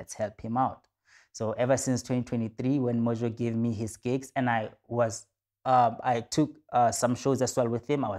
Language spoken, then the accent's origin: English; South Africa; now in Europe; I'm like, yeah, I'm based in Europe, but it's me. I'm South African. Yeah. I'm from Tabancho.